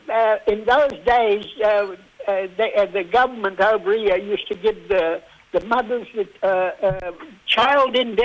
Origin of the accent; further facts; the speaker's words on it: Perth, Western Australia, Australia; now I'm a Yungari from Perth in Western Australia.